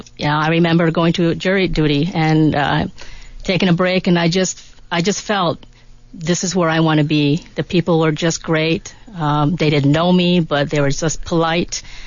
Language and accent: English; New York, United States; now in Tucson, United States; Oh, I'm from back east